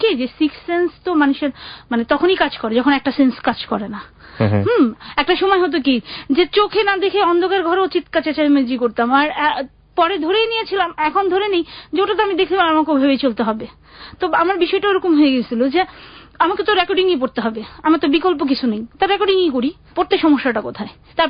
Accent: Dhaka, Dhaka Division, Bangladesh; also born or lived in Madaripur; আমি তো আসলে মাদারীপুর ডিস্ট্রিক্ট হচ্ছে মাদারীপুর, কিন্তু আমি বেসিক্যালি ঢাকার মেয়ে, পড়াশোনা করছে কোথেকে ঢাকা।

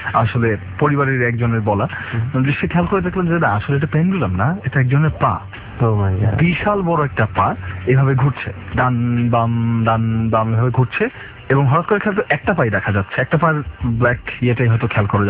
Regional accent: Dhaka, Dhaka Division, Bangladesh; আমি ঢাকাইয়া এবং আমার নানু বাড়ি এবং দাদু বাড়ি দুটাই ঢাকায়, এবং বিশেষ করে নানু বাড়িটা হচ্ছে পুরান ঢাকায়।

